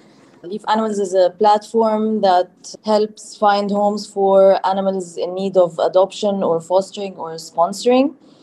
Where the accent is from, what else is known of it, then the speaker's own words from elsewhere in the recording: Egypt; I'm from Egypt.